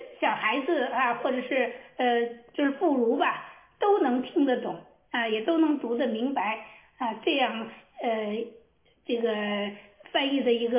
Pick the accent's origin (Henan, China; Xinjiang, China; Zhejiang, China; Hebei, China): Hebei, China; 我是从河北出来的